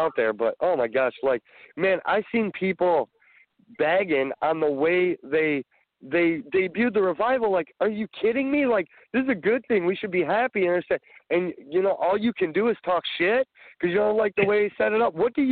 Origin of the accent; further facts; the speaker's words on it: Pittsburgh, Pennsylvania, United States; born there; also born or lived in Detroit area; I mean, we're all from the Detroit area, right? I was born in Pittsburgh, so I'm a Steeler fan.